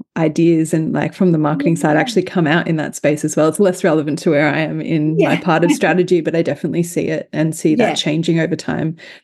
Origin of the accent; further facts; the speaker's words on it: Dandenong Ranges, Victoria, Australia; I grew up in Dandenong Ranges in Victoria, temperate rainforest.